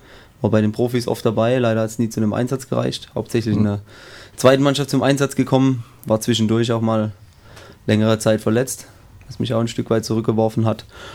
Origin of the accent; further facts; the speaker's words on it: Künzelsau, Baden-Württemberg, Germany; ich bin in Künzelsau geboren. Weiß nicht, ob das jeder kennt. Also das ist von hier aus, wenn man quasi die A6 Richtung Nürnberg fährt, so circa die halbe Strecke da.